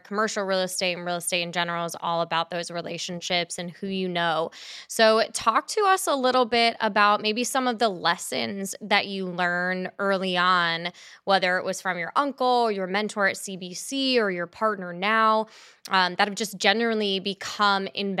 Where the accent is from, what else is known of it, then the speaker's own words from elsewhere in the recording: New Jersey, United States; now in Los Angeles, United States; I'm originally from New Jersey and hated the cold with you as well, and then came out to LA here